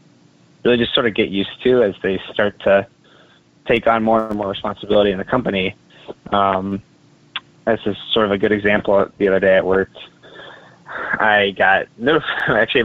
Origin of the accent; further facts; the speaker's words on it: Cincinnati, Ohio, United States; I am a software developer at Epic, which is a healthcare software company. I grew up in Cincinnati, Ohio, and graduated from Miami with a degree in computer science in 2014.